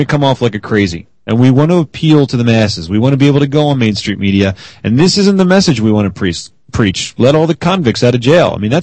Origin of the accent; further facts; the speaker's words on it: Denver, Colorado, United States; I'm from Denver, the Sunshine State.